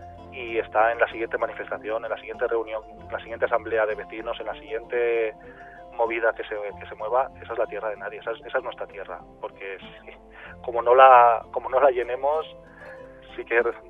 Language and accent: Spanish; Elche, Valencian Community, Spain; me estoy imaginando volviendo a casa de mis padres en esa tranquilidad de recogida en el nido de la ciudad de origen de uno, ahí en Elche